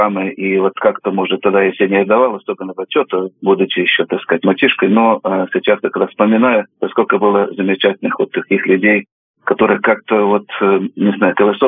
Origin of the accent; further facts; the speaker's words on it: Australia; У меня самые, так сказать, лучшие воспоминания в детстве в Австралии.